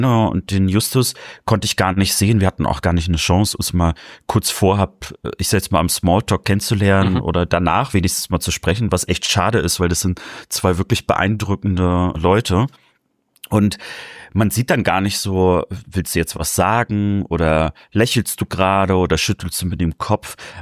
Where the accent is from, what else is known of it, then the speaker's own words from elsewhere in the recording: Rostock, Mecklenburg-Vorpommern, Germany; Ich bin ja Rostocker